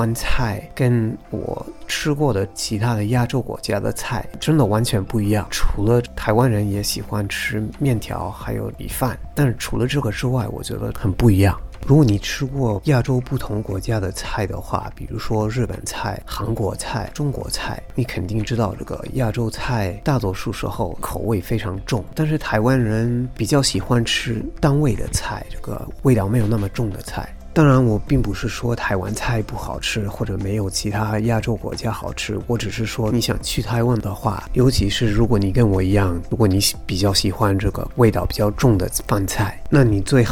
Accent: Manchester, North West England, United Kingdom; Chinese is a second language; 我觉得在英国好像没有很多台湾餐厅，我的家乡就是曼彻斯特

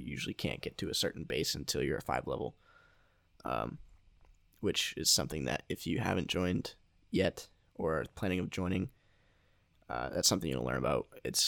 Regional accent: Maine, United States; I grew up in Northern Maine and there's not a lot to do out there at all.

